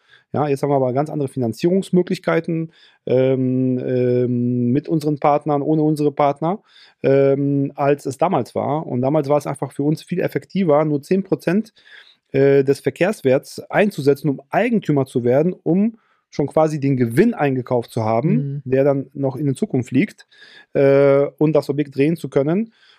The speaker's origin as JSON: {"language": "German", "region": "North Rhine-Westphalia", "country": "Germany", "said": "irgendwo bei uns im Ruhrgebiet"}